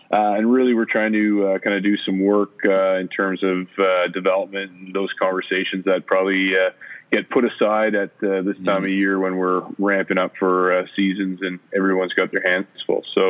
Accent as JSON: {"language": "English", "town": "Bracebridge", "region": "Ontario", "country": "Canada", "tie": "born or raised there", "said": "I grew up in Bracebridge, Ontario, Muskoka, as it's probably better known around Canada."}